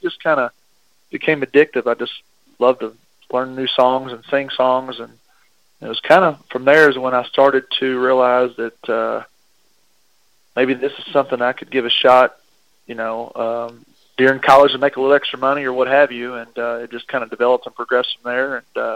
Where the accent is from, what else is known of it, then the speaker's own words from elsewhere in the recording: Taylorsville, Kentucky, United States; I was born in Kentucky. I'm from a little town right east of Louisville called Taylorsville.